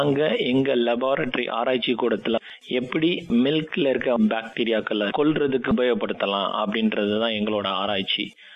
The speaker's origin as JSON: {"language": "Tamil", "town": "Theni", "region": "Tamil Nadu", "country": "India", "tie": "born or raised there", "moved": "as an adult", "lives_now": "Australia", "said": "அங்கதான் நான் பிறந்து வளர்ந்து எல்லாம் படிச்சது."}